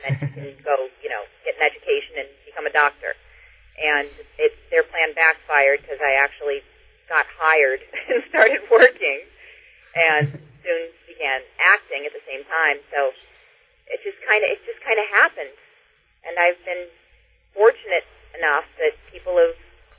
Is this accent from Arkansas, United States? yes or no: no; Los Angeles, California, United States; Well, I grew up in Los Angeles.